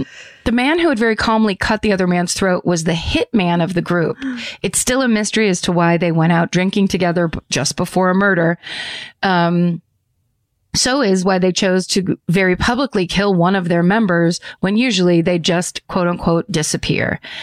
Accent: Canberra, Australian Capital Territory, Australia; I'm from Canberra, a city with a nationwide reputation for being boring and small, but we have some pretty cool bars.

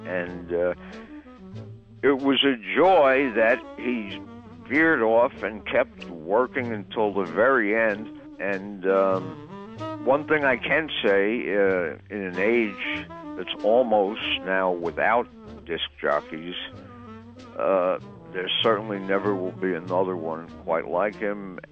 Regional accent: Newark, New Jersey, United States; I was born in Newark, and I love the city, and I've always been proud of it. But not many people even know I'm from Newark, so my pride has not been that vociferous.

